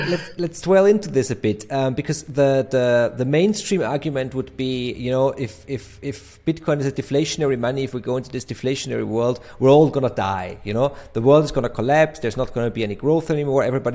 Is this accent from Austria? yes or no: yes; Austria; English is a second language; I am sitting in Vienna, Austria right now. I am from Austria, I'm not from Germany.